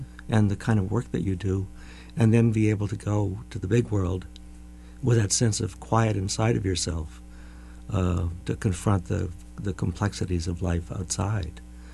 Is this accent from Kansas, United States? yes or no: no; Iowa, United States; moved away as an adult; now in Vermont, United States; I moved mm-hmm. here about 25 years ago, and I wouldn't live anywhere else now. I came from Iowa